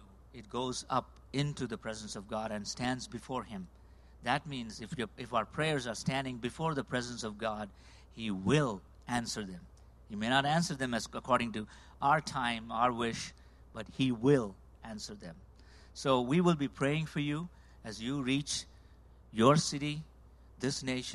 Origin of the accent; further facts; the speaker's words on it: India; English is a second language; I'm from India